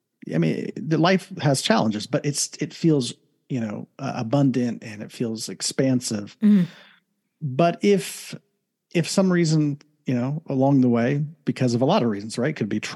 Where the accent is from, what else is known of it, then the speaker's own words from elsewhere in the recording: Columbus, Ohio, United States; live in Southern California. It's about an hour and a half east of Los Angeles. Originally from Ohio, born and raised in Columbus, Ohio.